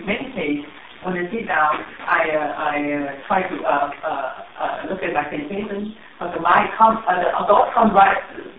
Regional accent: Indonesia; English is a second language; moved away as an adult; now in United States; I come from Indonesia and then I moved here in 1999. So at the time in Indonesia, we always practice metta bhavana.

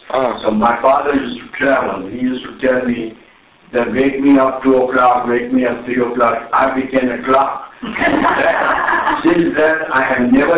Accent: India; moved away as an adult; In India.

